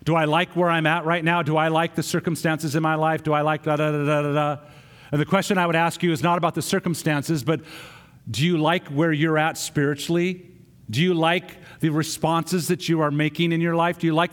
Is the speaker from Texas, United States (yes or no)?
no; Missoula, Montana, United States; I remember growing up in Montana. Anybody been to Montana? Montana, growing up in Missoula, went to Glacier Camp, or Glacier Park.